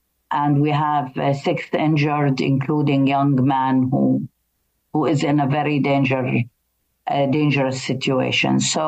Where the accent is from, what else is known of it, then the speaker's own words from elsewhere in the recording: Acre, Northern District, Israel; I'm now currently in Akka, Acre, up in the north, very close to the Lebanese border. That's my hometown.